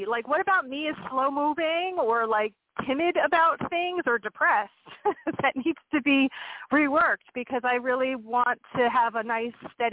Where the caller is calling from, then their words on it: Pennsylvania, United States; from Pennsylvania.